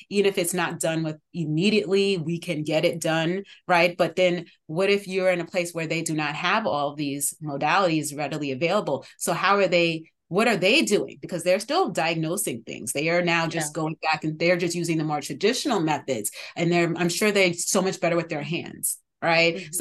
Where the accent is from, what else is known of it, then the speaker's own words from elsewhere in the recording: Brooklyn, New York, United States; Especially, I live in New York City, right? So I grew up in Brooklyn. I'm now working in the Bronx.